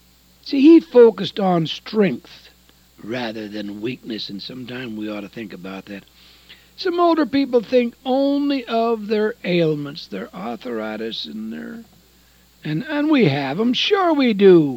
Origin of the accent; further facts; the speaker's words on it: The Dalles, Oregon, United States; I was born and raised in the Dalles, you know. I was a flatland foreigner.